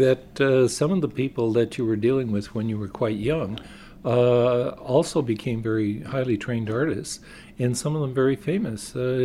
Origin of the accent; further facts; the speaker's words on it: Toronto, Ontario, Canada; I was raised actually in the West End of Toronto